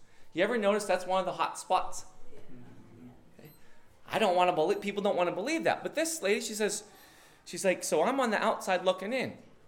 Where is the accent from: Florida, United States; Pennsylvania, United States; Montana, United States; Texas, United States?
Montana, United States; Bozeman; in our house where I grew up in Bozeman, we had a tree.